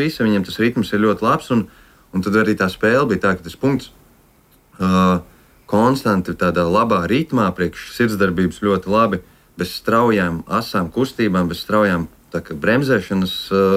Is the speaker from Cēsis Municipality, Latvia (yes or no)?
yes; Cēsis, Cēsis Municipality, Latvia; jo mēs esam abi no Cēsīm